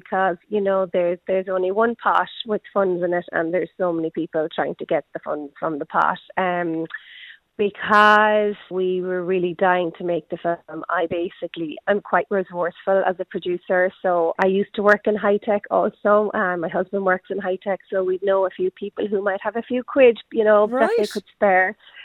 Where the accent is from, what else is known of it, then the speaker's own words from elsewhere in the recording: Ballyfihan, Munster, Ireland; I'm from Ballyfihan.